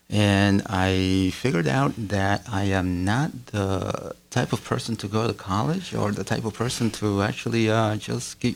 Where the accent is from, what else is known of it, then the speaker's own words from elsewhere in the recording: Bronx, New York, United States; I grew up in the Bronx, but I worked in Queens.